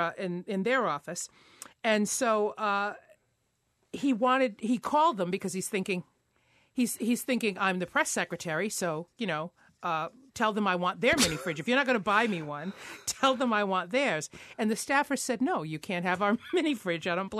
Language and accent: English; Rhode Island, United States; I'm from Rhode Island, and I forgot about that.